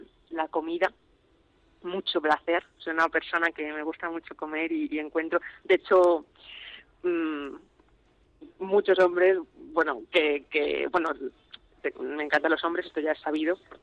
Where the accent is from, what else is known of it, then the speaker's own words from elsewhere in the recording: Ávila, Castile and León, Spain; also born or lived in Salamanca; yo es que soy de Ávila y me gusta mucho la carne y la ternera y todo eso. Y pues eso, también he nacido en Salamanca, que es de Ávila